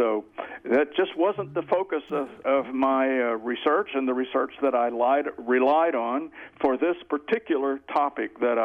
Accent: United States; This is a typical American opinion, and I'm an American, and I like that opinion.

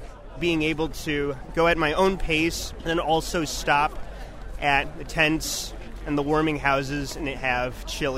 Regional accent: Madison, Wisconsin, United States; from Madison, Wisconsin.

